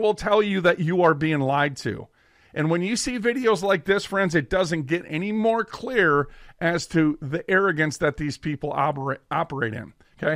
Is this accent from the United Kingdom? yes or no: no; Minneapolis, Minnesota, United States; I was born and raised in Minneapolis, St. Paul.